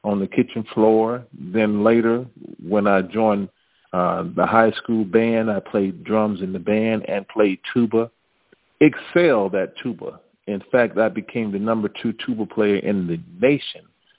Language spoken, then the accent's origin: English; Daytona Beach, Florida, United States; And I grew up down in Central Florida and came up in a city called Daytona Beach, Florida.